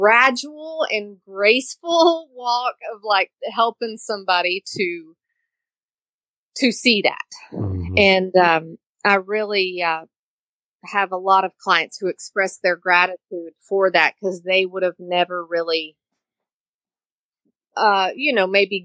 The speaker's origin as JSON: {"language": "English", "region": "Tennessee", "country": "United States", "moved": "yes", "lives_now": "Florida, United States", "said": "Obviously by my accent, I'm not from Florida. So I came down here from East Tennessee to Florida for my addiction, and I stayed"}